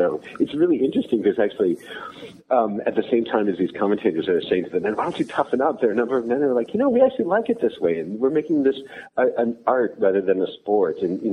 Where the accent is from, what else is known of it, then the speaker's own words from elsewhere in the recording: Midwest, United States; And you know, I grew up in the Midwest as well, and absolutely every public park had a tennis court, and that's where I always went to play.